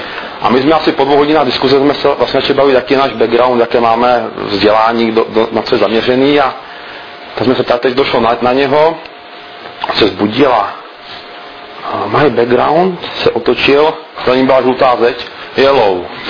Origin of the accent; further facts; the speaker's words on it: Vsetín, Zlín Region, Czechia; jsem ze Vsetína, z Moravy, z Valašska